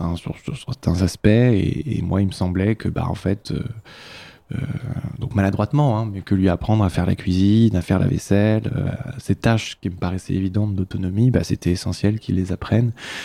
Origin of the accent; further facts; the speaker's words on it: Normandy, France; now in Paris, France; j'ai 30 ans, je viens de Normandie, ça fait 8 ans que je suis à Paris